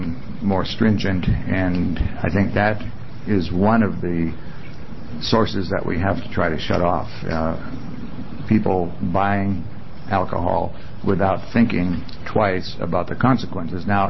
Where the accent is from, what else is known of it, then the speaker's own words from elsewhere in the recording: Montana, United States; And when I grew up in Montana, I had a friend whose family made wine